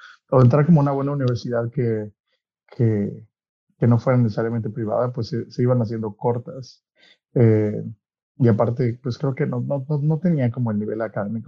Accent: Mexico City, Mexico; born there; Yo soy mexicano, nací en la Ciudad de México, y llevo trabajando en cocina y en restaurantes desde que tenía 17

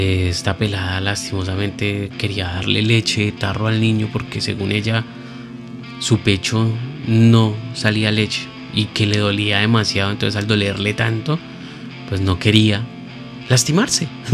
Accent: Colombia; Pero lastimosamente en Colombia, en mi país, los estereotipos son muy fuertes.

